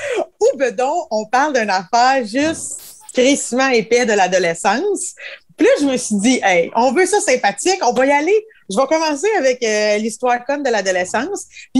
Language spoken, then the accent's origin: French; Quebec, Canada; ils catchent que nous, on est Québécois, puis on est poche en anglais